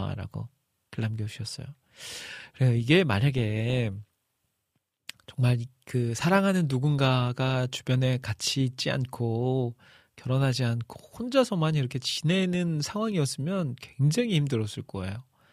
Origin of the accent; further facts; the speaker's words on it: Iksan, North Jeolla, South Korea; 저는 집이 이제 고향이 익산이다 보니까 바로 전주 옆이잖아요.